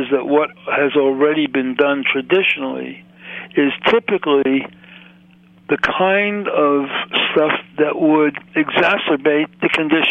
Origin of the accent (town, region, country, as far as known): Brooklyn, New York, United States